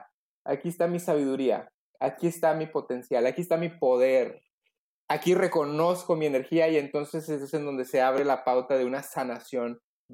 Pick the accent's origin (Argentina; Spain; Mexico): Mexico; Hermosillo, Sonora; Y nos regresamos justo antesito de la pandemia a Hermosillo. Yo soy acá de Hermosillo, Sonora, y estoy por lo pronto acá.